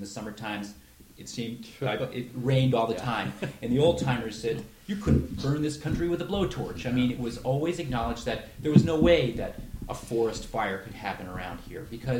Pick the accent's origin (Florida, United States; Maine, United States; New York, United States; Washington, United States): New York, United States; And I grew up back in New York State, where thunder and lightning was a big part of my childhood.